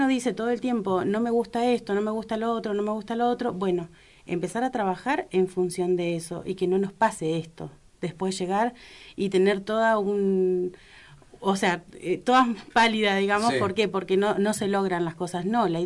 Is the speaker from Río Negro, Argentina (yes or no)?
yes; Ingeniero Jacobacci, Río Negro, Argentina; estamos orgullosos de Jacobacci. Porque uno que nació, para mí, mi pueblo, yo lo sigo eligiendo